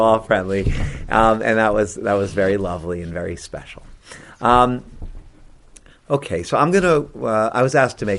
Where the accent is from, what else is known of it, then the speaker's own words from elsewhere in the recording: Bronx, New York, United States; now in Jerusalem, Israel; My background is a New York Jew. I grew up in the Bronx in Riverdale. Went to SAR Ramaz. Studied in Israel for 2 years at BMT and in Gush.